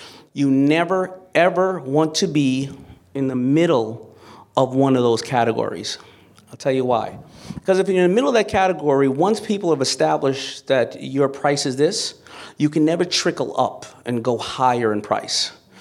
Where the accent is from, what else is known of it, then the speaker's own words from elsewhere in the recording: Hollis, New York, United States; Now, if you look at me, I came from Hollis, Queens.